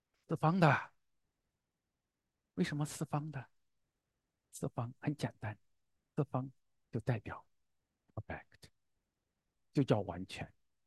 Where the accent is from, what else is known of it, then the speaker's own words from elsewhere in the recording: Fangcheng, Henan, China; 我的老家，在河南的方城